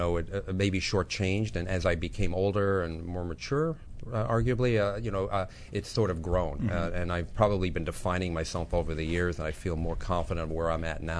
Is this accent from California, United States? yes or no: no; Grand Island, New York, United States; Grand Island, New York, outside of Buffalo.